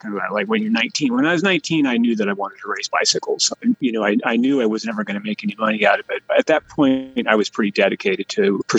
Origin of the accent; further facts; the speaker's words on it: Port Angeles, Washington, United States; Yeah, I was born in Port Angeles and graduated from high school in Port Angeles.